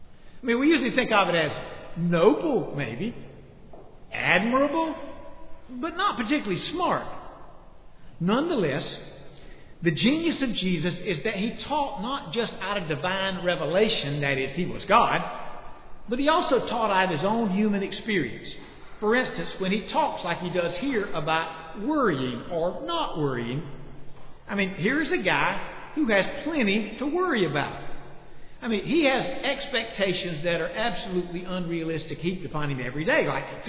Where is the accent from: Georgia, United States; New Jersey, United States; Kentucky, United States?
Georgia, United States; Lyons; I grew up in Lyons, Georgia, and I'm not sure we had that much of a hippie era in Lyons, Georgia.